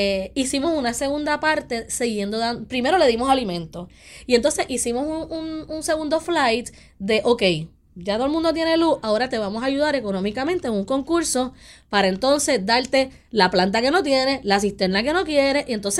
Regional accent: Puerto Rico; moved away; somos muchos puertorriqueños afuera y no vamos a dejar de comer lo que nos gusta.

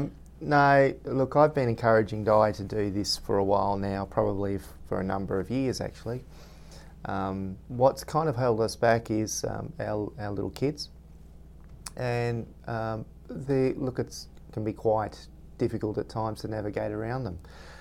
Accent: Melbourne, Victoria, Australia; I'm from Melbourne.

